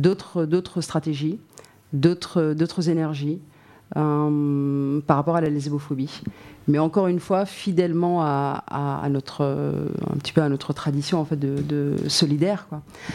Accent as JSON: {"language": "French", "country": "Djibouti", "moved": "yes", "lives_now": "France", "said": "Moi, je suis djiboutienne, exilée en France pour des raisons politiques"}